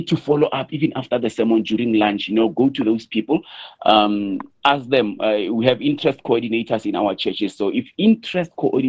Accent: Cape Town, Western Cape, South Africa; I'm from the Western Cape, from Cape Town, but now I'm visiting Pretoria, I'm visiting my friend.

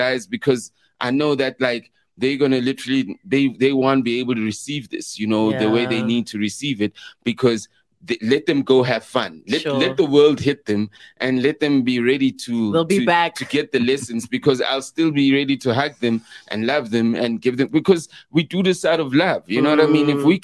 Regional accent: Katlehong, Gauteng, South Africa; because I'm from Leondale, Katlehong, and I done did what I did and I'm still doing what I'm doing.

